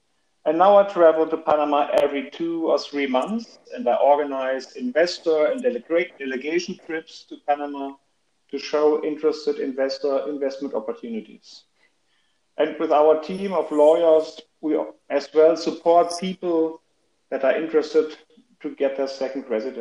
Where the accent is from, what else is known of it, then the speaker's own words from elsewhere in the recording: Frankfurt, Hesse, Germany; English is a second language; Well, I'm 46 years old and I'm here from Frankfurt.